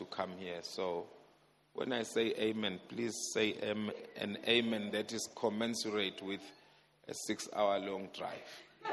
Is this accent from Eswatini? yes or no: yes; Eswatini; I'm from Swaziland, Eswatini now. I'm a child of God above everything else.